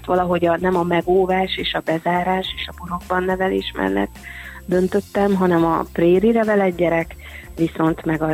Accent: Pécs, Baranya, Hungary; now in Érd, Hungary; Én hát Pécsről jövök, azért hozzáteszem, hogy Érd azért elsőre nem fogta meg a szívem, meg másodikra se

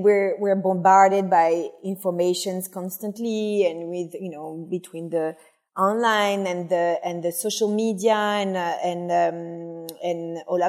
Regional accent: Cognac, Nouvelle-Aquitaine, France; accent: French; English is a second language; moved away; also born or lived in Paris; So in case you haven't realized with my very discreet French accent, I'm French. I grew up in France. I grew up actually in a place called Cognac, which is in the southwest of France

